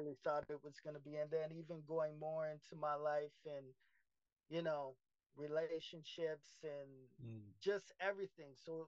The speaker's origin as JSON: {"language": "English", "country": "Jamaica", "said": "no, we're Jamaican. We're Jamaican."}